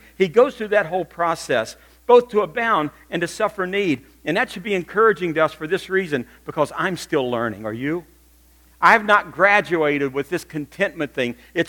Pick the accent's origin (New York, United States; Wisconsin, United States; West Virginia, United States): West Virginia, United States; because it happened in my home state of West Virginia.